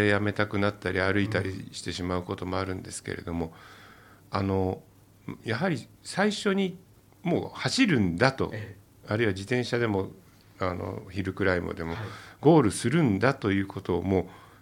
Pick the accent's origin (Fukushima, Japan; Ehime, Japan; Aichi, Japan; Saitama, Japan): Aichi, Japan; Nagoya; also born or lived in Yokohama / Yamanashi; まあ、高校まで小学校から高校まで名古屋にいたんですけれども、はい、まあ、生まれは横浜の方なんですが、あ、で、まあ、大学はちょっとまた別の山梨の方でおりました。